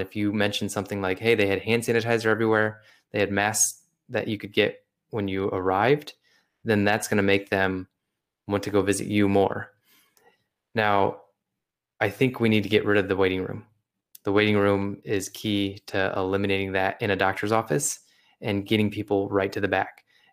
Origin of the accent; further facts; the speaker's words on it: Toledo, Ohio, United States; I'm back in Ohio. I'm back in my hometown of around Toledo, Ohio, and we're visiting my in-laws right now.